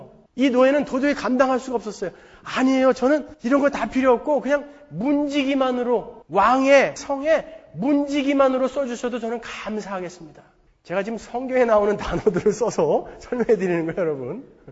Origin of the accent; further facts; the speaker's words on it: Pyeongtaek, Gyeonggi Province, South Korea; 경기도 평택군 청북면 삼계리 옹포, 이게 우리 고향이거든요.